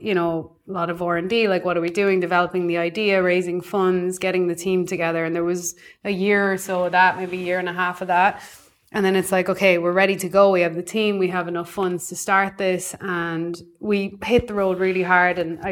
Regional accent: Ireland; So we went to Ireland, to my hometown, to talk to my parents.

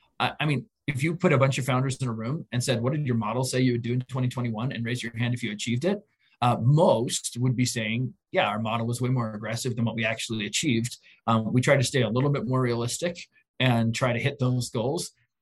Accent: Oregon, United States; I grew up in Southern Oregon in a small town.

